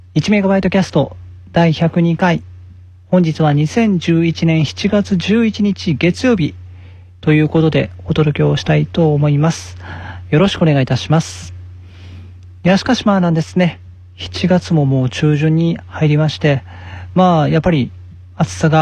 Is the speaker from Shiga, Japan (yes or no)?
yes; Hikone, Shiga, Japan; 我がふるさとの滋賀県彦根市の人口と大体同じぐらいだなと思ったんですね